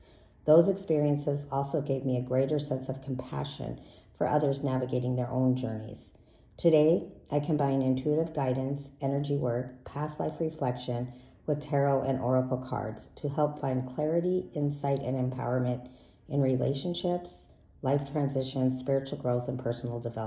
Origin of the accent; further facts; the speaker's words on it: Montana, United States; now in Arizona, United States; I was born and raised in Montana and currently reside in Northern Arizona.